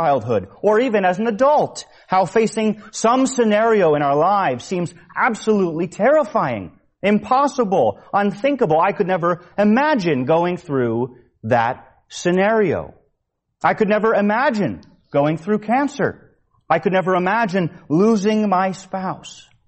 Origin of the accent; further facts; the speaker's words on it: Connecticut, United States; Brothers and sisters, I grew up in the woods. I say I grew up in Connecticut, and some people assume I grew up in New York City.